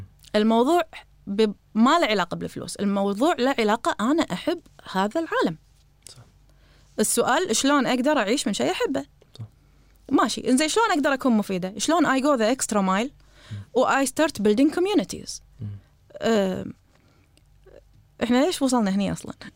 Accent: Kuwait; بس إحنا عندنا بالكويت هو قاعديني من المدرسة، من المدرسة شبه أمي

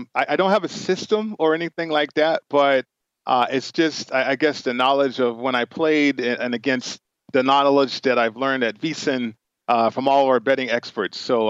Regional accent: Las Vegas, Nevada, United States; All my boys, we grew up in Vegas

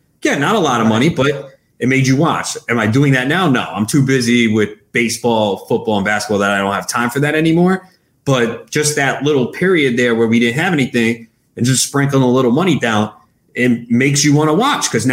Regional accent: Flushing, New York, United States; I grew up in Flushing.

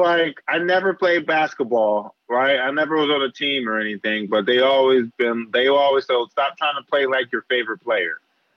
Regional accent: Philadelphia, Pennsylvania, United States; I grew up in Philly, bounced around Philly, and like, I didn't eat sushi until I got to New York. I didn't taste sushi to 26 years old.

